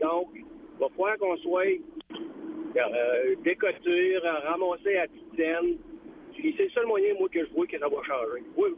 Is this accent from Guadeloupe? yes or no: no; Quebec, Canada; en tant que Québécois, puis je suis pas séparatiste mongol, mais j'ai aucune affinité avec le Canada.